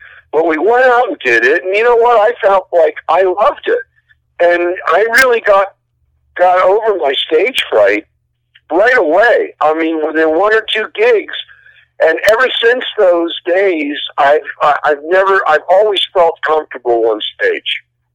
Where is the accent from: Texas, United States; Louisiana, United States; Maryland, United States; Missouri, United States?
Maryland, United States; Baltimore; My whole family lived within four blocks of each other when we were growing up in Baltimore.